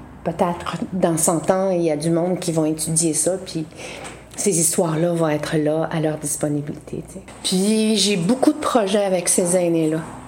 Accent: Maliutenam, Quebec, Canada; now in Montreal, Canada; Je viens de Maliutenam. Ça fait 35 ans que j'habite à Montréal.

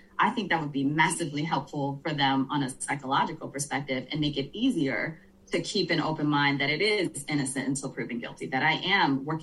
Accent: Virginia, United States; You know, I grew up down the street from an officer. The small town I grew up in Virginia, you know, we had 12 people on the force

